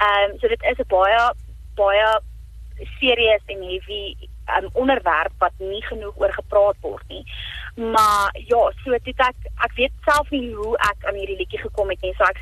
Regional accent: Nylstroom, Limpopo, South Africa; in 'n klein dorpie waar ek groot geword het in Nylstroom in Limpopo.

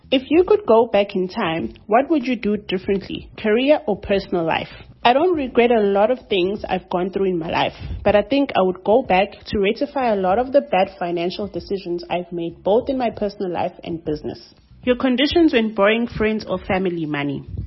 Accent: Durban, KwaZulu-Natal, South Africa; I'm a 29-year-old young woman born and bred in Durban.

